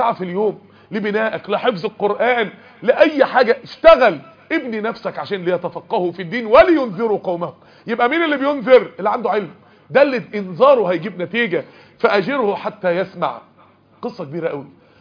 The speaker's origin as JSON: {"language": "Arabic", "country": "Egypt", "said": "عشان كده عندنا في مصر للأسف يقول لك من اشهر الامراض اللي بتيجي بسبب الرجيم هو ايه؟"}